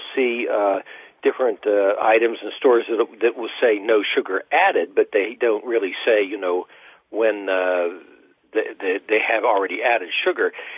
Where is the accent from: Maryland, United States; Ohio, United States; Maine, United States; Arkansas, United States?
Ohio, United States; including my home state of Ohio